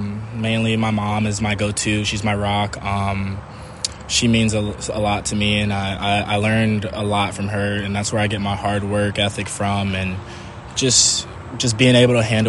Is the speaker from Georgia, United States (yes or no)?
yes; Atlanta, Georgia, United States; Yeah, I love Atlanta. I miss it a little bit. Pretty much played baseball growing up in Atlanta.